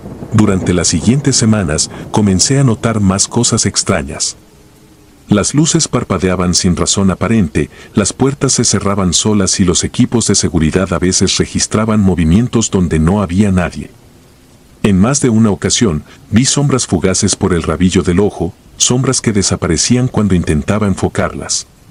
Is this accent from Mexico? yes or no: no; Buenos Aires, Argentina; tengo 39 años y soy de Buenos Aires.